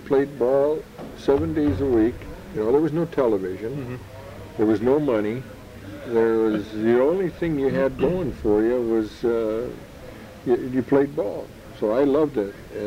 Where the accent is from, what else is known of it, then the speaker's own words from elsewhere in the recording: Minneapolis, Minnesota, United States; Joe was lived in Iowa City, Iowa, and I was from Minneapolis